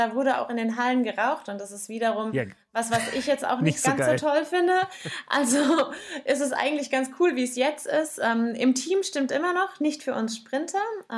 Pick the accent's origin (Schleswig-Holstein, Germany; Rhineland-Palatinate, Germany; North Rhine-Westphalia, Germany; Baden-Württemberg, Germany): Rhineland-Palatinate, Germany; Dudenhofen; Dudenhofen ist meine Trainingsbahn gewesen die ganzen letzten Jahre und ist meine Heimat.